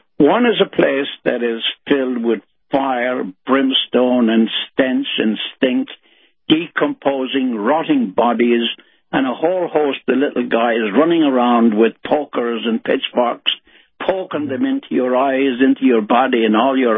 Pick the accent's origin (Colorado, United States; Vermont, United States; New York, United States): New York, United States; New York City; born there; And I, when I was born in Brooklyn, as you said